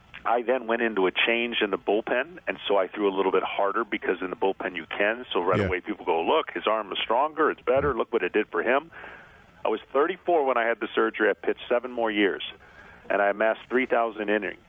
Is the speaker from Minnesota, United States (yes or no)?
no; Michigan, United States; I grew up in Michigan, so what do we have, about a month and a half of summer?